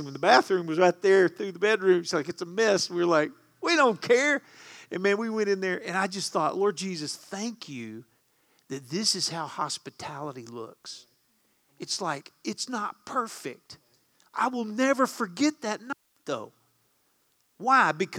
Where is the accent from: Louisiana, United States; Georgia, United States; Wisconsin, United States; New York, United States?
Louisiana, United States; I grew up in Southwest Louisiana.